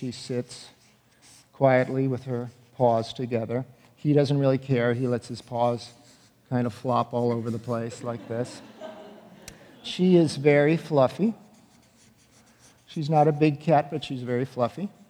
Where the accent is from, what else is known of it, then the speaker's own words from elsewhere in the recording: Chicago, Illinois, United States; now in New York City, United States; Who thinks I grew up in London? I grew up in Chicago.